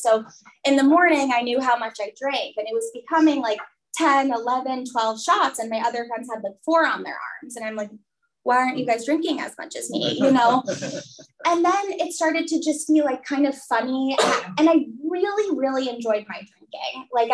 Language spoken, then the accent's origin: English; Rockville, Maryland, United States; So in high school, I grew up in Rockville, Maryland. I don't know if you guys know it probably.